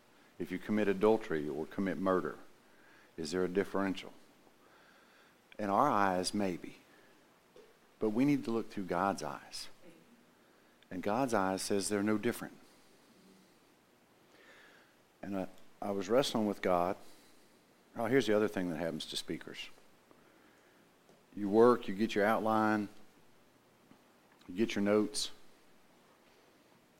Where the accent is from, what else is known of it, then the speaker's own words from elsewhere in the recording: South Carolina, United States; from South Carolina.